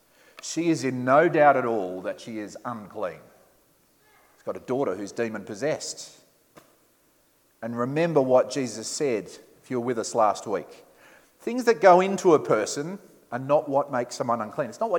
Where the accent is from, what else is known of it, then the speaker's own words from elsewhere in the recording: Sydney, New South Wales, Australia; I'm from Sydney. Family's there. I've got a brother who lives in Sydney.